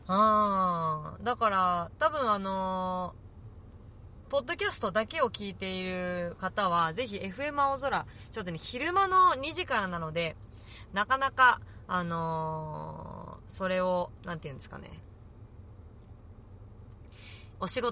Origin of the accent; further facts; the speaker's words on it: Tokyo, Japan; 私は東京生まれ東京育ちだからあまりその田舎っていうものに対してすごい疎いわけですよね